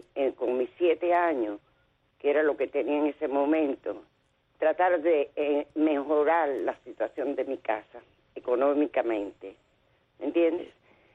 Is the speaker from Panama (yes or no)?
no; Santa Clara, Villa Clara, Cuba; born there; yo nací en Santa Clara, en Las Villas, como se llamaba antes, ahora es un desastre. Ok, de una familia muy pobre, yo fui la segunda hija de mis padres.